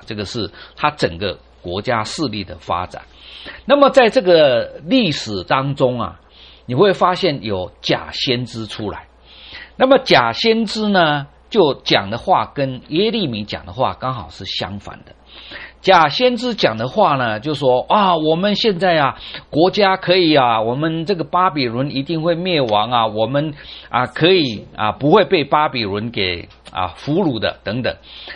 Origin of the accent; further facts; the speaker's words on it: China; 我们中国人有这一句话，明知不可为而为之